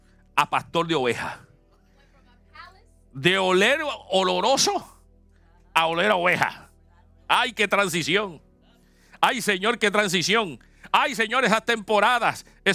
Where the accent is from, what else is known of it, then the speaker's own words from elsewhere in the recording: Dominican Republic; yo que me crié en República Dominicana, había muchos lugares de cerdos.